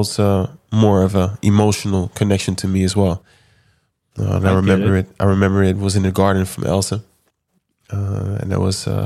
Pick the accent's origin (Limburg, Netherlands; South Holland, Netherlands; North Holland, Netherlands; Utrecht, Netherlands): North Holland, Netherlands; Amsterdam; English is a second language; Born and raised. Amsterdam.